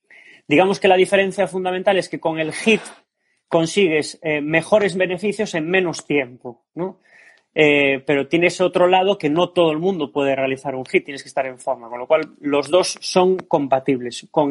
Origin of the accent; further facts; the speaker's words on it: A Coruña, Galicia, Spain; Pues yo estudié, soy gallego, soy de España, ¿no?, de La Coruña, estudié INEF aquí en Coruña